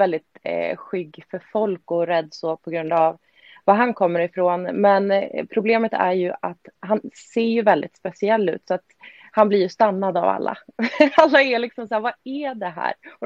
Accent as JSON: {"language": "Swedish", "town": "Östhammar", "region": "Uppsala County", "country": "Sweden", "said": "Jag kommer ifrån Östhammar, en jätteliten stad."}